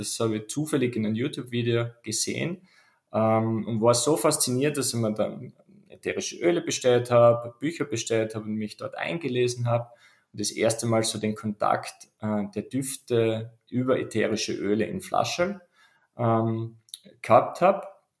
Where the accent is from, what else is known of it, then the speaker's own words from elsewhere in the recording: Carinthia, Austria; bin ich in Kärnten aufgewachsen, sehr naturnahe